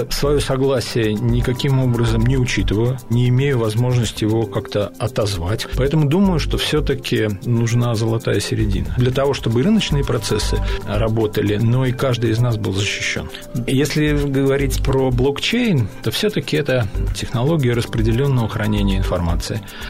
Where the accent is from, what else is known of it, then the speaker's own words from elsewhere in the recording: Saint Petersburg, Russia; Я рад, что в моем родном городе используются такие современные решения.